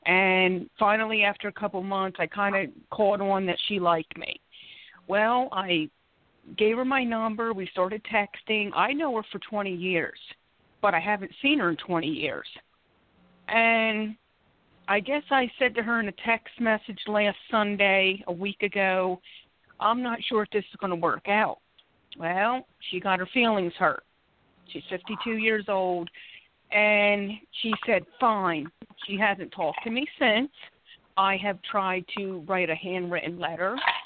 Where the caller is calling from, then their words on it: Philadelphia, Pennsylvania, United States; I'm calling from Philadelphia, PA.